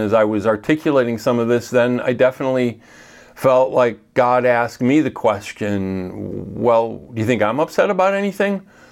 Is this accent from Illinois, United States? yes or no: yes; Chicago, Illinois, United States; Like, growing up in Chicago, you just learn to do that, right?